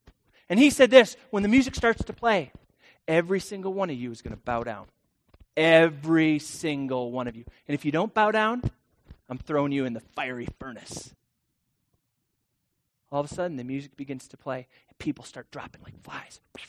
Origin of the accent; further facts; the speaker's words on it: United States; We live in America. America. I don't bow down to anybody. I'm an American.